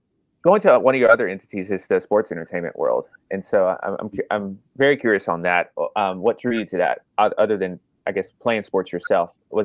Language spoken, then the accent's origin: English; Nashville, Tennessee, United States; growing up in Nashville, it was nothing but just country music, maybe entertainment.